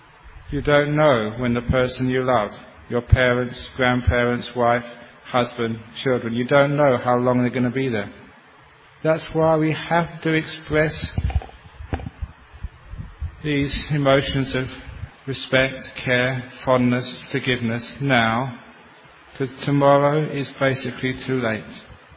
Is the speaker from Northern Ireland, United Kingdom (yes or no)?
no; London, United Kingdom; When I was growing up in London